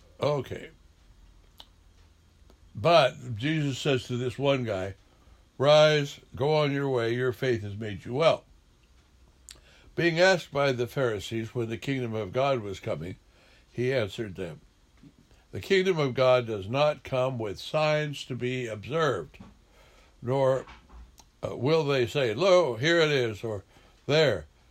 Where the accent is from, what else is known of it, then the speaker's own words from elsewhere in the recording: Idaho, United States; And when I grew up in Idaho, the sky gets dark and gray and the wind blows